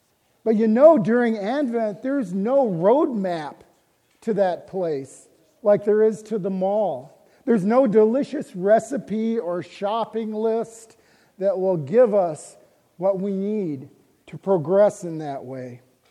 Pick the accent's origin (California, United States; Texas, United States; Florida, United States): Texas, United States; I'm from Texas. This is really hard.